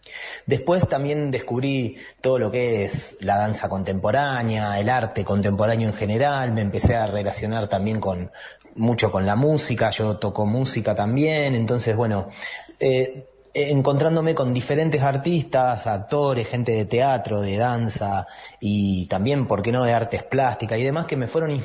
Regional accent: Rosario, Santa Fe, Argentina; moved away as an adult; also born or lived in Barcelona; now in Aluminé, Argentina; Vivo hace 6 años y medio. Yo soy oriundo de Rosario, Por los 2000 y pico me fui para Europa y viví ahí unos 18 años, así que, y después de eso me vine a vivir acá a Alumine, o sea, directo de vivir en Barcelona 18 años a vivir ahora en Alumine

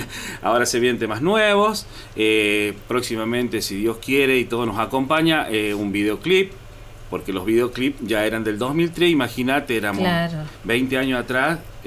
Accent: Recreo, Catamarca, Argentina; nosotros venimos de Recreo, todos nos conocemos.

